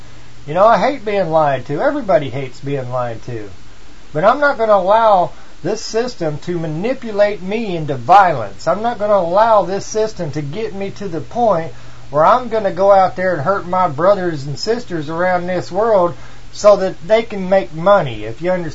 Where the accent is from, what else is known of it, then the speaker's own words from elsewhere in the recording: Missouri, United States; Well, I'll tell you what, I'm from Missouri, okay, and I don't have that high-tech terminology that a lot of people want to hear